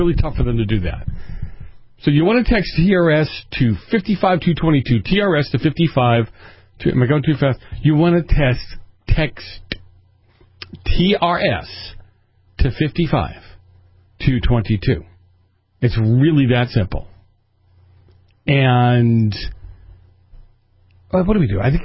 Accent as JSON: {"language": "English", "town": "Boston", "region": "Massachusetts", "country": "United States", "tie": "born or raised there", "said": "And when I grew up in Boston, and I hate to say it, it had in the past, maybe not so now"}